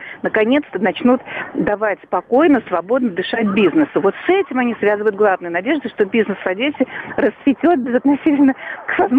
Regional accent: Moscow, Russia; accent: Moscow

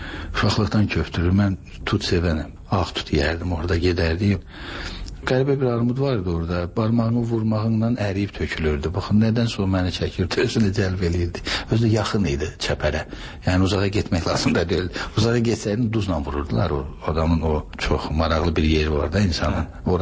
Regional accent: Khankendi, Karabakh, Azerbaijan; born there; Mən anadan olmuşam Xankəndində.

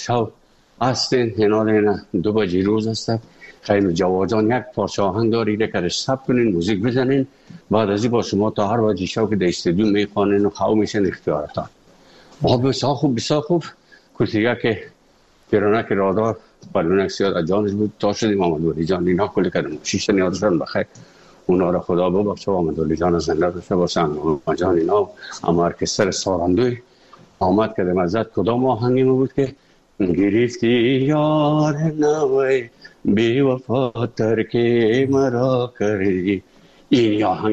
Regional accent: Afghanistan; moved away; also born or lived in Moscow; از افغانستان برآمدیم آمدیم سه مسکو، 4 سال مسکو

